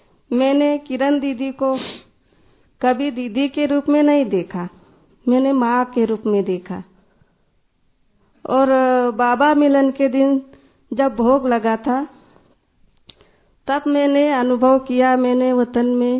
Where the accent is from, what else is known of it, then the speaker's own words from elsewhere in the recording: Khargone, Madhya Pradesh, India; और मैं खरगोन से हूँ। मैं 5 साल से ज्ञान में आई हूँ और किरण दीदी की पालना में पली हूँ।